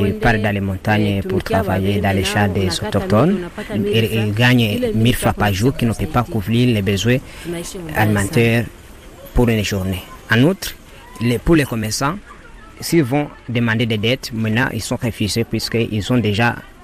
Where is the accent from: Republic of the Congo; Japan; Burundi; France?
Burundi; moved away; Ça nous amène de la nostalgie de chez nous, mais comme nous sommes des réfugiés